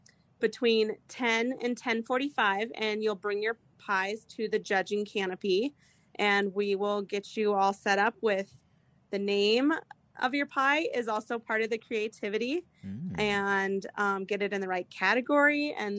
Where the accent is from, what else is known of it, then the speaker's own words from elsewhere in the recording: Carbondale, United States; But the fair has been a huge part of our life growing up in Carbondale.